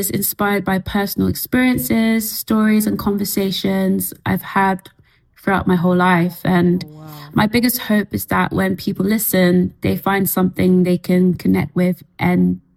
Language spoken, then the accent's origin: English; East of England, United Kingdom; Hi everyone … I'm a British-Nigerian singer-songwriter from Hertfordshire.